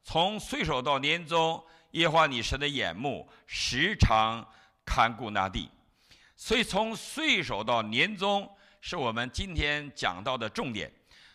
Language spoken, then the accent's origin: Chinese; China; now in United States; 我常常想到我们来到美国的中国大陆的新移民，我们从中国来到美国